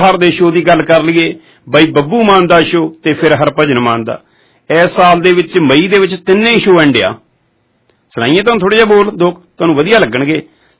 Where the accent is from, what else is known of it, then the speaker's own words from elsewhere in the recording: Punjab, India; now in Brampton, Canada; ਜਦੋਂ ਮੈਂ ਪੰਜਾਬ ਤੋਂ ਆਇਆ ਸੀ